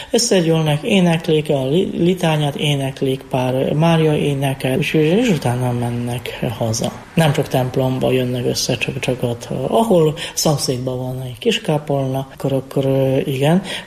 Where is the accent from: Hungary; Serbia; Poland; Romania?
Poland; Bielsko-Biała, Silesian Voivodeship; Hungarian is a second language; Én déli részből származom, Bielszkobja a nevű városból. Ez ipari város, 190 ezeren laknak mostanában ebben a városban.